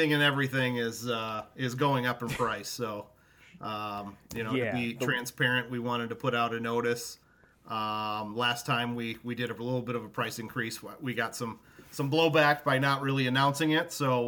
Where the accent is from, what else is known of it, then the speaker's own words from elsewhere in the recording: Michigan, United States; my fantasy football team has always been the Flint Town Raging Donkeys because I am from Michigan.